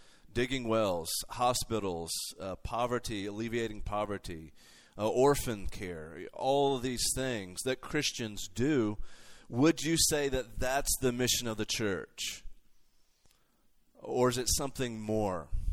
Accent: Alabama, United States; I'm from Alabama, but I don't spit that much when I speak, hopefully.

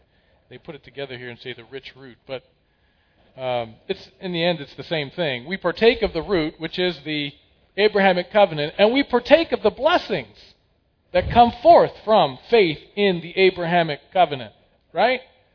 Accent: Pennsylvania, United States; Well, I'm a Nittany Lion. I'm from Pennsylvania.

